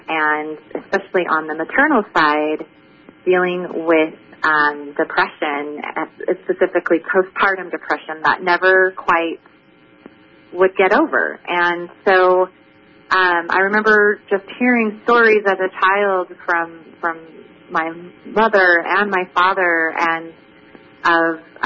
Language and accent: English; San Jose, California, United States; I remember I grew up in San Jose, California, and I just so happened to go to a high school